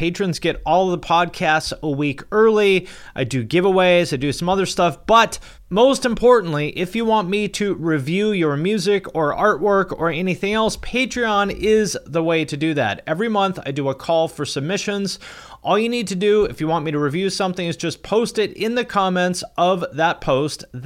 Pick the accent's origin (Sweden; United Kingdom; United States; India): United States; Seattle, Washington; I grew up in the Seattle area